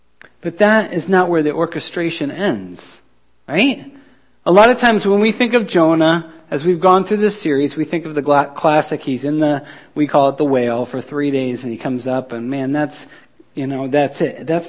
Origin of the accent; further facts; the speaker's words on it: New York, United States; As many of you know, I grew up in New York State, upstate New York, near Albany.